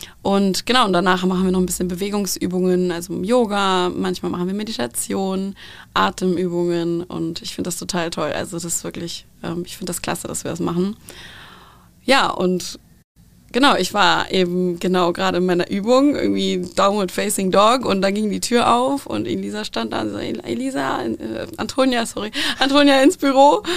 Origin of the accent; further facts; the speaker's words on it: Sweden; German is a second language; Ich habe es nicht so mit dem Deutsch, ich bin ja in Schweden aufgewachsen.